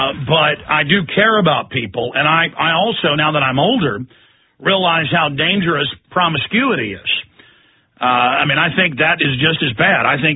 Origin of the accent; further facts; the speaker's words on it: Dallas, Texas, United States; also born or lived in Austin; growing up in Dallas, Texas, and then Austin. I went to high school part of the time in a suburb of Dallas and then here in Austin.